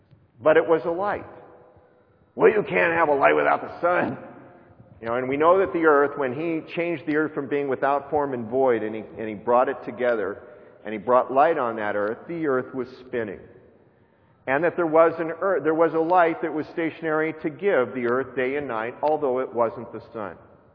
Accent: United States; I was raised in the American public school system.

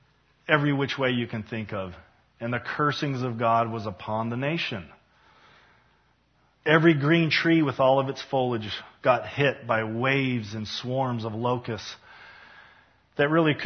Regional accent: Utah, United States; I grew up in Utah. We had a very heavy Hispanic population there growing up.

